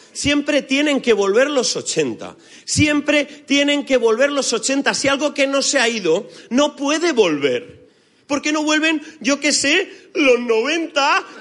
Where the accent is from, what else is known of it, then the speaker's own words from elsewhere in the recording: Puertollano, Castilla-La Mancha, Spain; en Puerto Llano, que es de donde yo vengo